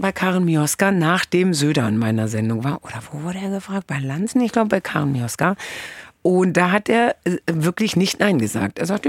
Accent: Hamburg, Germany; Aber ich spiele in Hamburg jetzt 5-mal statt nur 1-mal. Weil 1-mal ist meine Heimatstadt jetzt irgendwie.

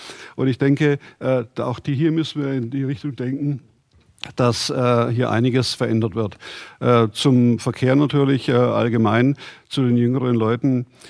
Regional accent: Remseck, Baden-Württemberg, Germany; ich komme aus Remseck

